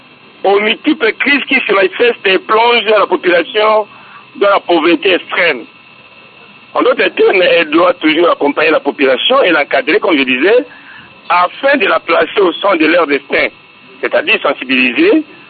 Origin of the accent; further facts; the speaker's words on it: Équateur, DR Congo; ce qui s'est fait chez nous à l'Équateur